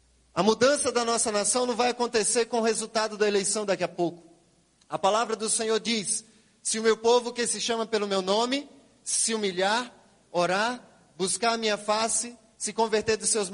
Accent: Recife, Pernambuco, Brazil; Eu sou recifense, né, de Pernambuco

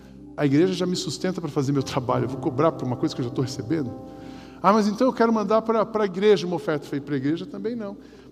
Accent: São Paulo, Brazil; a gente é paulista

